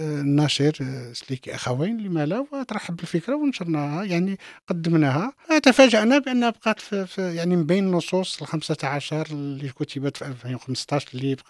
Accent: Morocco; وبالتالي كان هذا الإشكال هذا كان محطوط عندنا في المغرب.

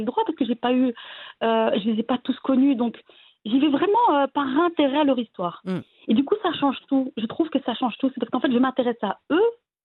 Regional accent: Belgium; Moi, je suis née en Belgique, je suis grandie en Belgique.

